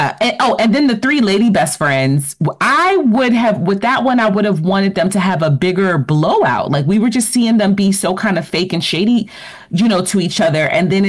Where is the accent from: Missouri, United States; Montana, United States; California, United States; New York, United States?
New York, United States; Like, you know, I'm from New York, so it's like I get it.